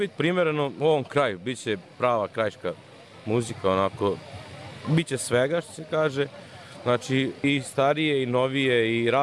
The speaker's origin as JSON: {"language": "Serbian", "town": "Zrenjanin", "region": "Vojvodina", "country": "Serbia", "tie": "born there", "said": "rođen sam u Zrenjaninu, otac mi je iz Đurića, Slipnika."}